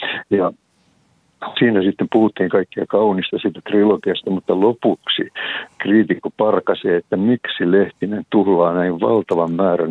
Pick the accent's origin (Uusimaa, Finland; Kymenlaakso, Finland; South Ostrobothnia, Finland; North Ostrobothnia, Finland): Uusimaa, Finland; Helsinki; born there; kun asun synnyin seudulla, niin Kalliossa, niin tässähän on nytkin näin ikkunastani meren.